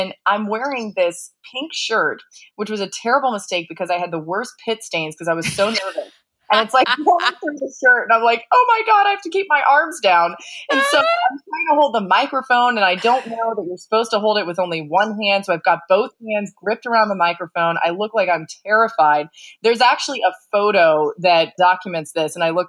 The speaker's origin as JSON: {"language": "English", "town": "Atlanta", "region": "Georgia", "country": "United States", "tie": "born or raised there", "said": "I liked sports growing up in Atlanta. I liked the Braves and my brothers would always play."}